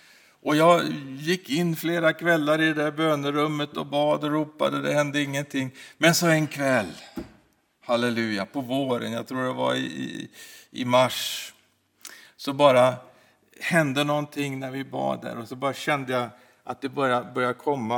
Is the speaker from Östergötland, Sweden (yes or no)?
no; Örebro, Örebro County, Sweden; jag var 10 år när bomben slog ner i min hemstad Örebro.